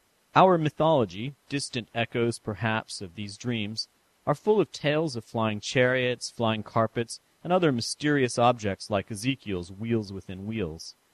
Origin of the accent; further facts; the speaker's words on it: San Francisco, California, United States; My last installment was a bit of a travelogue as I visited my hometown of San Francisco and then jetted off to Chicago and Notre Dame University for a conference.